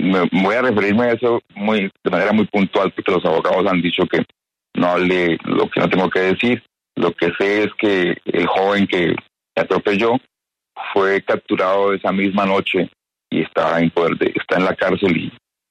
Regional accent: Buga, Valle del Cauca, Colombia; sí soy colombiano, nací en Buga, soy bugueño del alma, colombiano del alma.

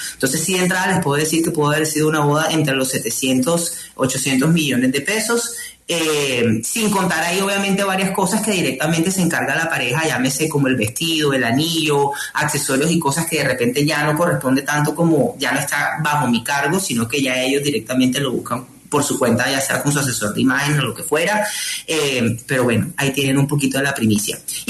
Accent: Colombia; Sentíamos que era como una responsabilidad que teníamos como colombianos de agradecerle a él todo el orgullo que nos ha traído a nuestro país.

